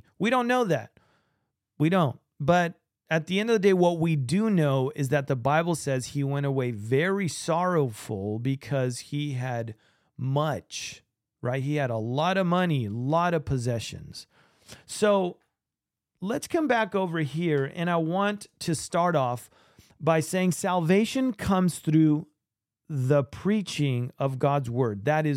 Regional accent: Argentina; English is a second language; I'm from Argentina

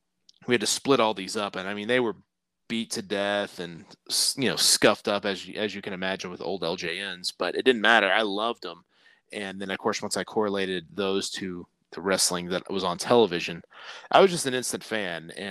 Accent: Tulsa, Oklahoma, United States; also born or lived in Missouri; now in Sand Springs, United States; Yeah, so I was born and raised around Tulsa, Oklahoma. That's kind of where I'm from. I live in a small suburb called Sand Springs.

